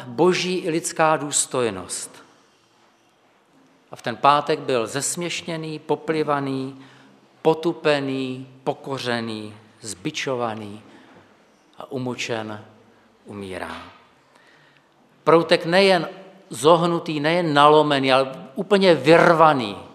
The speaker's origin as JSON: {"language": "Czech", "town": "Brno", "region": "South Moravian Region", "country": "Czechia", "tie": "born or raised there", "said": "Víte, že pocházím z Brna"}